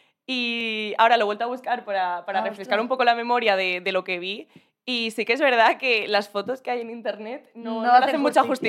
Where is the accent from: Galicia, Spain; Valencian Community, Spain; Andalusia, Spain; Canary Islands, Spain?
Valencian Community, Spain; Elche; Sí, y yo soy de Elche.